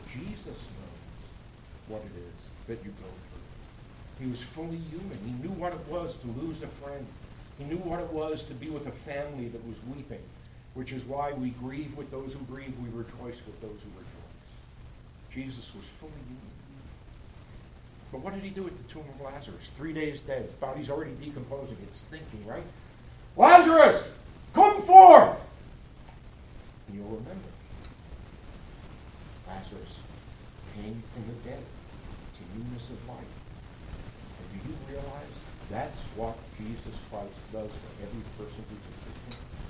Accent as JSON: {"language": "English", "town": "Bronx", "region": "New York", "country": "United States", "tie": "born or raised there", "said": "I grew up in the Bronx. I don't know the difference between tulips and daisies, all right?"}